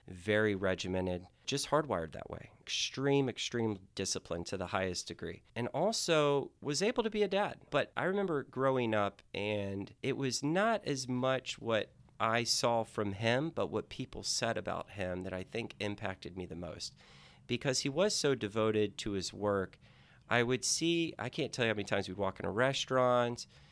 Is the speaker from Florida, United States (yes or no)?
yes; Lake Mary, Florida, United States; moved away as an adult; also born or lived in Tulsa, Oklahoma / California; I was born in Tulsa, Oklahoma, while my dad was in medical school. But I grew up in a small city about 15 minutes east of Orlando called Lake Mary. And, spent all of my childhood years there.